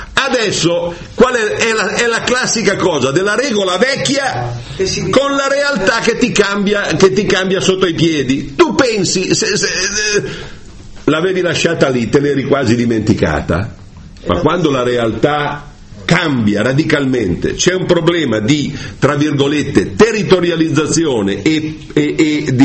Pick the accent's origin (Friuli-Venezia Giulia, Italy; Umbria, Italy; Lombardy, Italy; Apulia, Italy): Lombardy, Italy; io vengo dalla Brianza, ma lo sappiamo tutti com'è in Brianza, no?